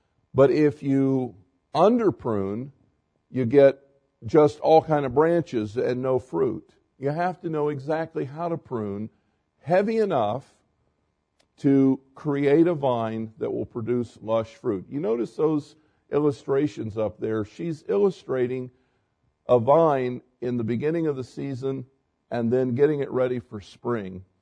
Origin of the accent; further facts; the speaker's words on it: Florida, United States; I grew up in Florida where bananas were kind of plentiful.